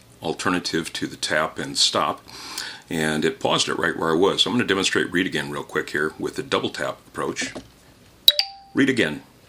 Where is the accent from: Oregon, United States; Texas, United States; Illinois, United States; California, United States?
Oregon, United States; Eugene; I know my hometown paper, the Register Guard, is in here. I'm from Eugene, Oregon, and that's my home paper.